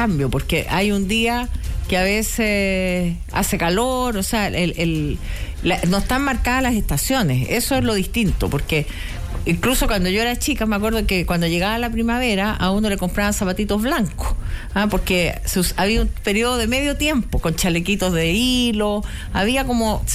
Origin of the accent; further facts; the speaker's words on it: Santiago, Santiago Metropolitan, Chile; born there; Yo nací en Santiago.